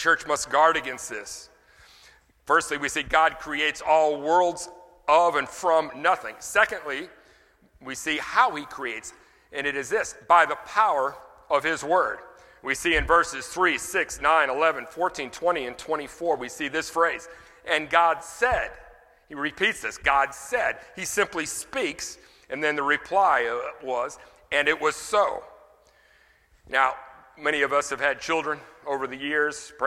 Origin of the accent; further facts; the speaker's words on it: Louisiana, United States; Now, I'm from Louisiana